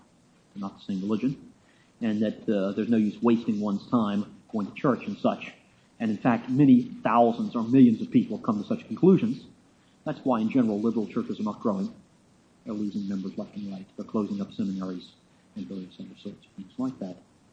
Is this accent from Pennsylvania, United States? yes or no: no; Arlington, Virginia, United States; I grew up in Arlington, Virginia. Parents were Bible believers and attended a Southern Baptist church down there.